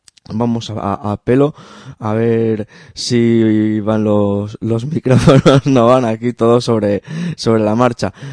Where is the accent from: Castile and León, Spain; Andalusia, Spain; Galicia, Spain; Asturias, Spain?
Asturias, Spain; Este es un grupo de mi pueblo, de Asturias.